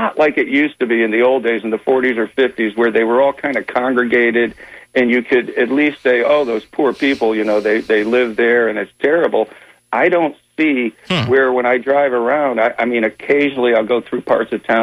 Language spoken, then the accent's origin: English; Danbury, Connecticut, United States; When I grew up in Danbury, Connecticut, I remember delivering papers to the poor houses.